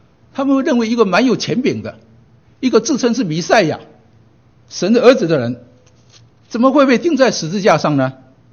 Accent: China; born there; 我出生在中国大陆，

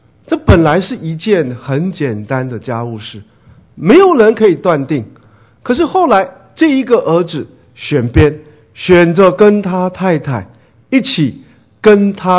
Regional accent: China; 我们特别我们中国人，在我们中国人文化 环境里面哈，看不得别人好。我们中国人常常有光宗耀祖。

